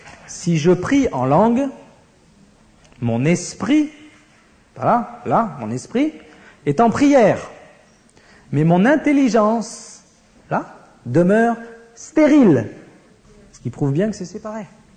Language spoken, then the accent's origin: French; France; parce qu'en tant que Français, ça a été une fois j'ai eu une révélation sur ça